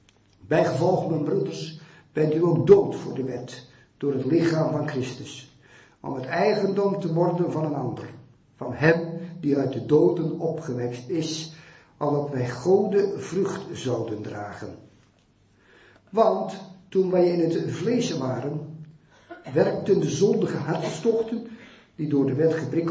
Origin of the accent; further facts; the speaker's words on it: Urk, Flevoland, Netherlands; born there; Ik ben dus geboren in Urk. Ik ben tot geloof gekomen, zo zeg ik dat meest, in een jeugd- en een koffiebar in Urk die daar toen draaide.